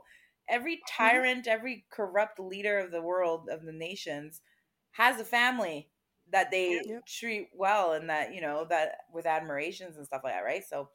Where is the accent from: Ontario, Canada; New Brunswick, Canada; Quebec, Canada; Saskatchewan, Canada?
Quebec, Canada; Montreal; born there; I was born in Quebec, in Montreal